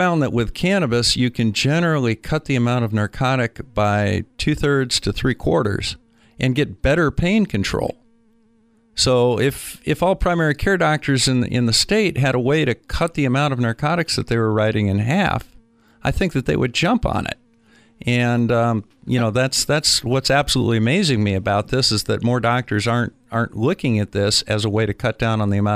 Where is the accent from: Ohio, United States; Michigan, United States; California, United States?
Michigan, United States; Gobles; also born or lived in Florida; I'm from Goebbels, Michigan, down by Kalamazoo. Grew up down there and in Florida.